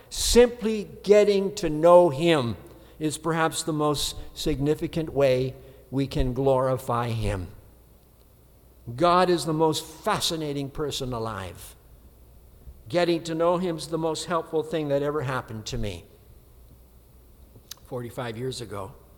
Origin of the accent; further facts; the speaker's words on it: Ontario, Canada; I grew up in Ontario.